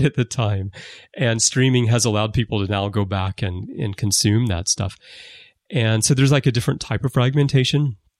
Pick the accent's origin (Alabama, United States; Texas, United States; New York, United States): Alabama, United States; You know, I'm from Alabama, and we had a real problem in the 90s trying to watch Star Trek, where Atlanta Braves baseball games would preempt episodes.